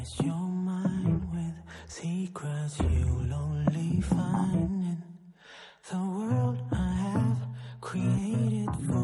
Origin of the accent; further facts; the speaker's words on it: Las Palmas, Canary Islands, Spain; siempre fue en Las Palmas, ¿no?, de donde yo soy